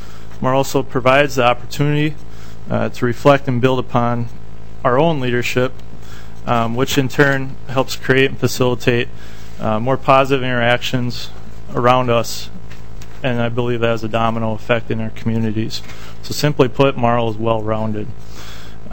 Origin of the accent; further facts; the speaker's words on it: Trimont, Minnesota, United States; from Trimont, and just a little bit about myself.